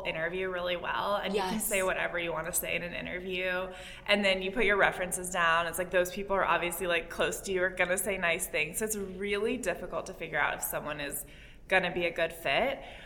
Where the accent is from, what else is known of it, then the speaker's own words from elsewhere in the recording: San Diego, California, United States; Yeah, I'm from San Diego, started the company there. I wish I could still be there. I love San Diego.